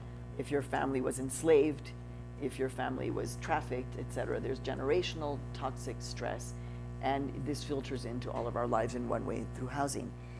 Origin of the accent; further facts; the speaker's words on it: Chicago, Illinois, United States; I was writing about my experience of growing up in Chicago and driving from Hyde Park on the south side where I grew up to the north side